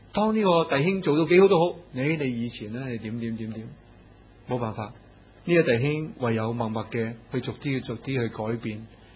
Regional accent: China; 好康，我哋中国人所谓好好康泰

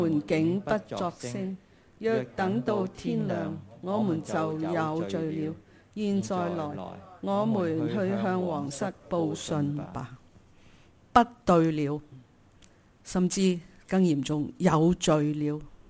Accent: China; 你知道戴德生对我们中国人是很大的祝福

